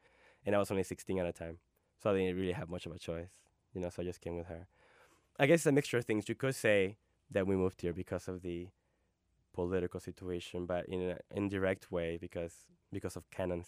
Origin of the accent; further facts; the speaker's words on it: Maracaibo, Zulia, Venezuela; And we're from Maracaibo, which is in the northwest of Venezuela, so we're not from Caracas, but we're from the second biggest city.